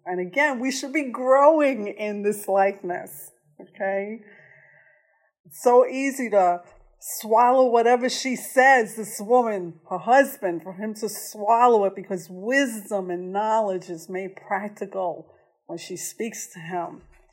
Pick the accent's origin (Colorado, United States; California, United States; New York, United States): New York, United States; you know, I'm a New Yorker. I'm Hispanic. And we're gruff.